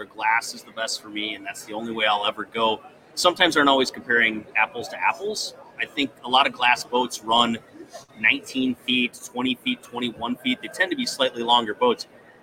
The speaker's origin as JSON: {"language": "English", "region": "Minnesota", "country": "United States", "said": "I'm from southern Minnesota and we're 25 minutes from Red Wing and before the Mississippi River"}